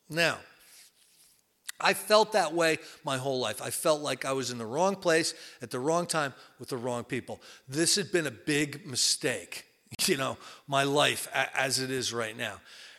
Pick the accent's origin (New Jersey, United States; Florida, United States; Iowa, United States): New Jersey, United States; Basking Ridge; I was raised in Basking Ridge, New Jersey, in a little Cape Cod house, mother, father, sister, brother, you know, Sunday school.